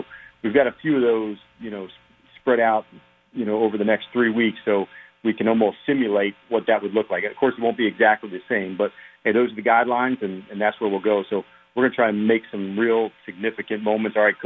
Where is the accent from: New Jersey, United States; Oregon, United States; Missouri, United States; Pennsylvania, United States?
New Jersey, United States; And I can remember, you know, for me, I growing up in New Jersey and, you know, going over to Fairleigh Dickinson to be the Giants